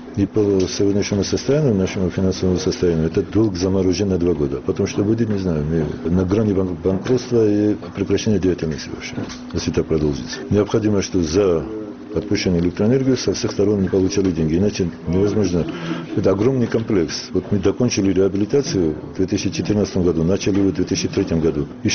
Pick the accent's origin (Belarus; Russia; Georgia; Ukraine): Georgia; Salenjikha, Samegrelo-Zemo Svaneti; Я из Саленджихи.